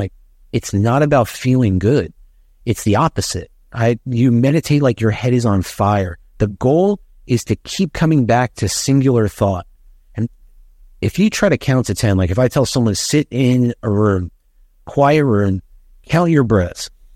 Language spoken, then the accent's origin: English; Miami, Florida, United States; Because I grew up in Miami. You know, we had the beach, if you call that nature.